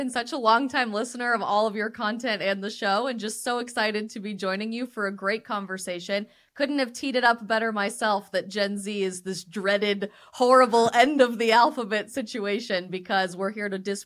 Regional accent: Colorado, United States; sitting in my classes at CSU, a very agriculturally based conservative university in my home state of Colorado

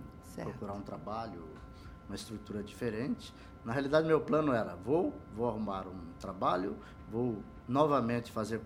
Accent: Birigui, São Paulo, Brazil; Eu sou de interior de São Paulo, cidade chamada Birigui. É uma cidade pequena, de 100 mil habitantes, que tem como principal atividade calçado infantil, uma das grandes cidades de produção de calçado infantil no Brasil.

